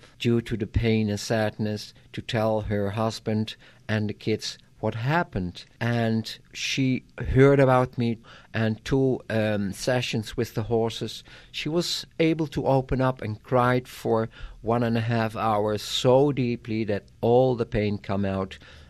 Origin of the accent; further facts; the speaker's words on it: Netherlands; English is a second language; I'm from the Netherlands, and we were raised up and we were taught, always be honest, always be straight.